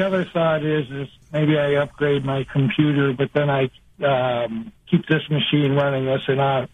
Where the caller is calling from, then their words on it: Churchville, New York, United States; From Churchville, New York.